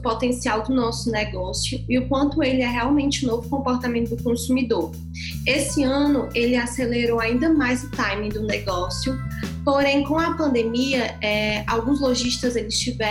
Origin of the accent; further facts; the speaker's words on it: Fortaleza, Ceará, Brazil; Sou de Fortaleza e sou formada em administração de empresas, com extensão também em marketing pela USP e pela ESPM.